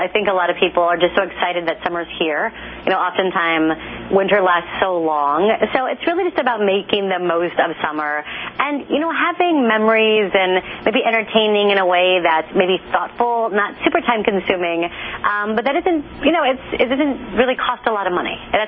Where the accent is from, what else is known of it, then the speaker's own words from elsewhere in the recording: Texas, United States; I'm from Texas, so there's actually really nice wines in Texas